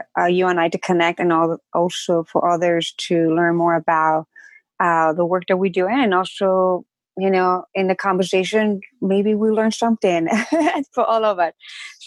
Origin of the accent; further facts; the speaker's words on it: Ecuador; English is a second language; I grew up in Ecuador, that's my home country, that's where I have an accent